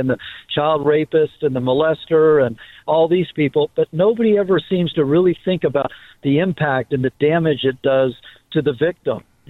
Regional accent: Miami, Florida, United States; I'm actually ex-deputy sheriff. I'm from Miami

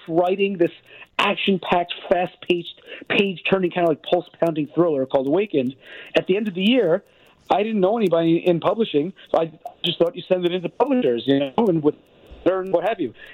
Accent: Staten Island, New York, United States; we're regular guys from Staten Island.

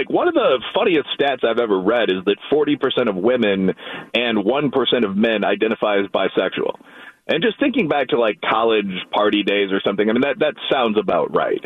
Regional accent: Charlestown, Massachusetts, United States; growing up in Charlestown, I mean, the things I saw, the ethnic violence between our schools

